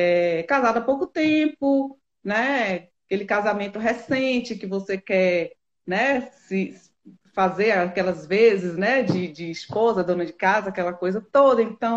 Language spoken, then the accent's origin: Portuguese; Salvador, Bahia, Brazil; now in Guanambi, Brazil; eu sou de Salvador, né? Sou filha de Salvador, me criei lá também e me casei e vim embora para Guanambi, que é uma cidade do interior da Bahia, mais ou menos 800 quilômetros de distância da capital, porque meu esposo é militar, né?